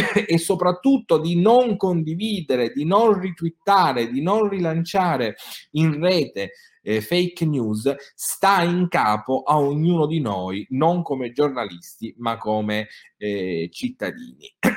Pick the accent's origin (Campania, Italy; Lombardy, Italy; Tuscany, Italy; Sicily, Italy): Sicily, Italy; la mia terra, la provincia di Ragusa